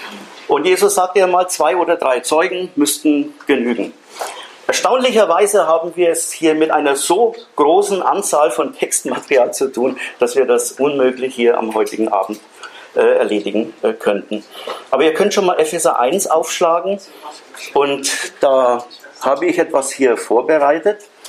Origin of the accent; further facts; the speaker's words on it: Bavaria, Germany; Bei uns in Franken ist das so üblich.